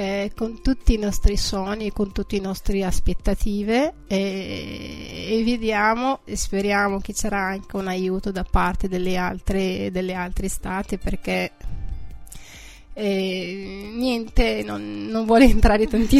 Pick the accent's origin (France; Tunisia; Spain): Tunisia; Italian is a second language; now in Italy; comunque io sono tunisina, sono qua dal 2007